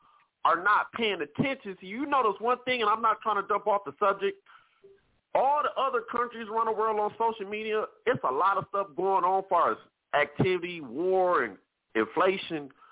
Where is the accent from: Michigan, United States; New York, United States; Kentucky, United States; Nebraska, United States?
Michigan, United States; Detroit; I'm from Detroit, Michigan, and I'm a single guy